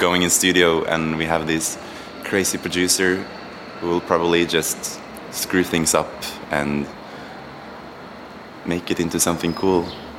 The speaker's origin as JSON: {"language": "English", "country": "Norway", "said": "we are from Norway. And right now we are on a little tour in Europe"}